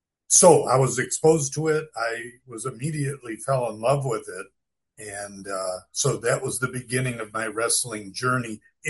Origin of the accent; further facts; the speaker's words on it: Cleveland, Ohio, United States; born there; in the Cleveland area where I was born and lived in Cleveland at that time.